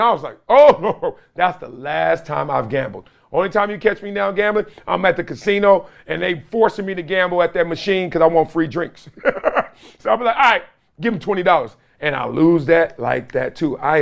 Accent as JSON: {"language": "English", "town": "Compton", "region": "California", "country": "United States", "said": "That needs to be where I'm from. Where are you from, fool? Compton."}